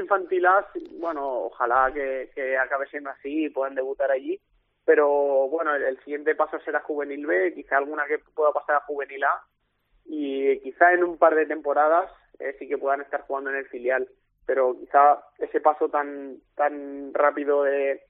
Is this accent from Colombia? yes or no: no; Cornellà de Llobregat, Catalonia, Spain; yo empecé entrenando en un club de aquí del barrio, yo soy de Cornellá